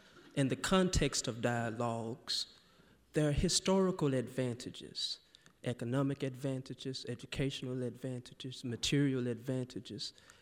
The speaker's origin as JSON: {"language": "English", "region": "Mississippi", "country": "United States", "said": "I'm from Mississippi."}